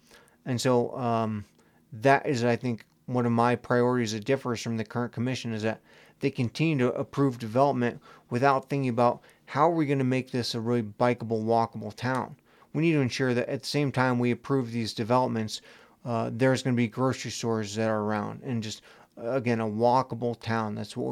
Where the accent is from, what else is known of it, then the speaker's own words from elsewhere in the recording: Midwest, United States; now in Bozeman, United States; I grew up in the Midwest, and it was just like suburb after suburb after suburb.